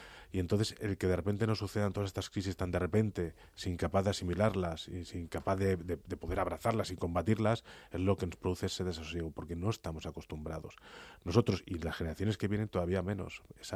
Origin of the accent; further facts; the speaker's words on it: Guadalajara, Castilla-La Mancha, Spain; now in Madrid, Spain; del regreso del Madrid a Guadalajara, mi tierra natal, para estar con mi padre